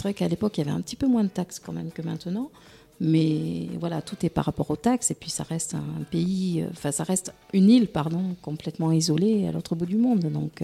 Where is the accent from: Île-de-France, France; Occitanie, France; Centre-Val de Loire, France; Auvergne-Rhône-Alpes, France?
Occitanie, France; Toulouse; Moi, je suis toulousaine, donc j'avais fait Toulouse-Paris